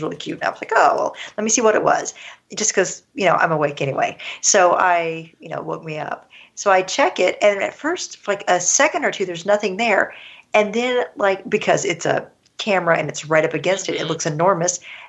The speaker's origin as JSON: {"language": "English", "region": "Texas", "country": "United States", "said": "and I'm originally from Texas and we have scorpions in Texas, and I don't care for them."}